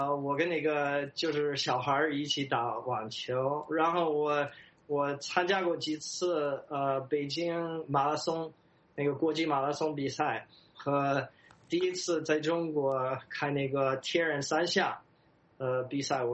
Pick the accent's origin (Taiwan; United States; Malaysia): United States; Chinese is a second language; also born or lived in China; 我们就是美国人受教育是你批评一个东西是因为你很喜欢它